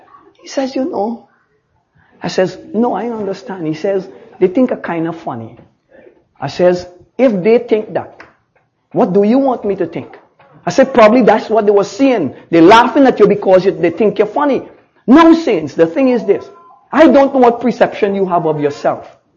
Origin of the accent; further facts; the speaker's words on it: New York, United States; also born or lived in Trinidad; now in Saint Kitts and Nevis; I was born in Trinidad. Raised in New York, I accept that. God sent me to St. Kitts, I accept that.